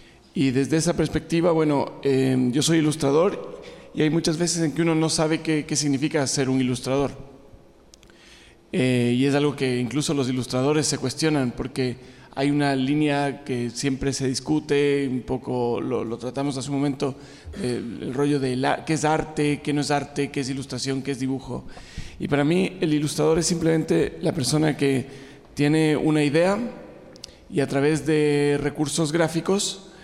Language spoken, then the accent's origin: Spanish; Tandapi, Pichincha, Ecuador; also born or lived in Quito; nací en Quito y nos fuimos a vivir a un pueblito en Ecuador que se llama Tandapi. Tandapi es un pueblo que queda en las estribaciones de los Andes